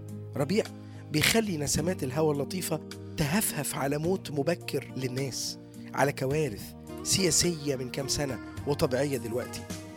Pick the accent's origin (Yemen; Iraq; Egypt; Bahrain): Egypt; هي اللي فضلت علقة بأذهاننا كمصريين